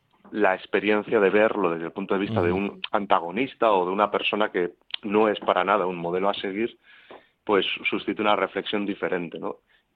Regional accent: Leioa, Basque Country, Spain; yo soy de Leioa, yo he nacido y he vivido en Leioa casi toda mi vida.

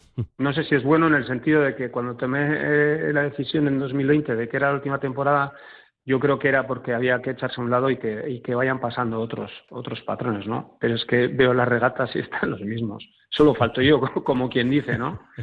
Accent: Sestao, Basque Country, Spain; De mi pueblo, la bandera Sestao

